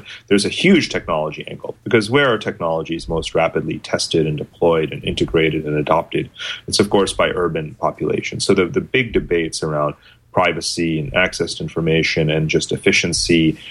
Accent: New York City, New York, United States; I'm from New York City.

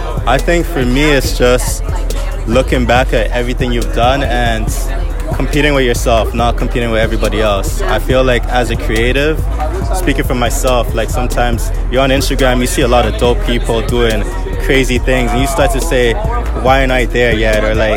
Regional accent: Toronto, Ontario, Canada; I grew up in Toronto, Rexdale, so west side.

